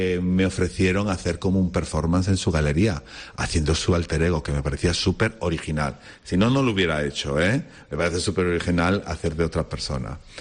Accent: Galicia, Spain; Y como yo soy gallego, una queimada.

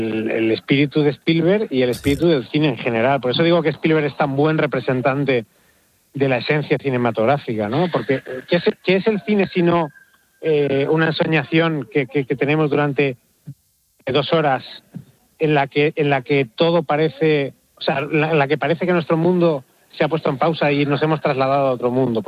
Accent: Valencia, Valencian Community, Spain; porque yo soy de aquí. En Valencia eso ya no lo tuvimos.

